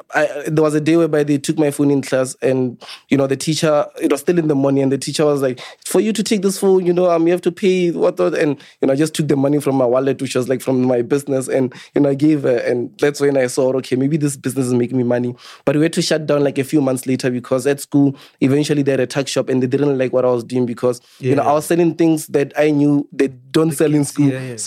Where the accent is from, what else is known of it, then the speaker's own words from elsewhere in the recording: Lephalale, Limpopo, South Africa; I come from Limpopo, Lephalale, which is in Limpopo.